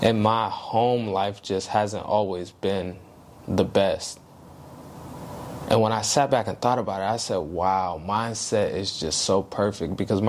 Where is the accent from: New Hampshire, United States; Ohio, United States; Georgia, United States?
Ohio, United States; Youngstown; So, like I said … I'm 25 from Youngstown, Ohio.